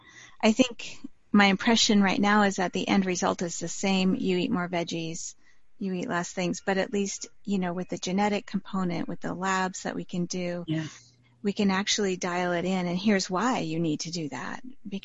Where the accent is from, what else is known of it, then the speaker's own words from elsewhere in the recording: Bellingham, Washington, United States; So I'm from Bellingham, Washington, up in the Pacific Northwest